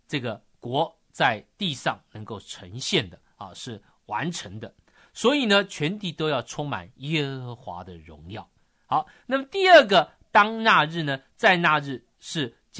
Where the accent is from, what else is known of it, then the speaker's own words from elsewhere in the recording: China; 就像我们中国人呢，常常有一个误导，以为啊，我们是中国中间的国家